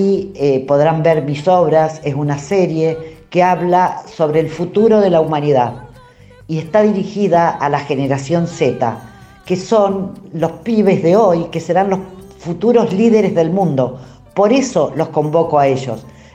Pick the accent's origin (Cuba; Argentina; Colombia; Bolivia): Cuba; Villa Clara; born there; Nací en Villa Clara, en un pueblito muy chico, donde esta conexión entre las estrellas y el silencio del campo creo que me hizo enormemente intuitiva.